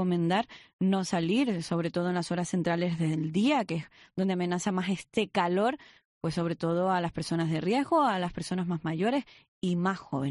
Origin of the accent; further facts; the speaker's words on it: San Cristóbal de La Laguna, Canary Islands, Spain; now in Oviedo, Spain; soy de Tenerife, La Laguna, y vivo en Asturias. Aquí estamos en 4 Plus, en Oviedo